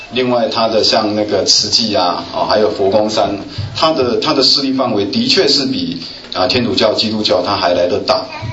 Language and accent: Chinese; Tainan, Taiwan; 为我住的是台南哈，我们台南比较好的男生就是台南一中哦，像台北市就建国中学哈，我是来自台湾哈。那所以我妈妈就把我送到台南市的一所私立中学，叫长荣中学。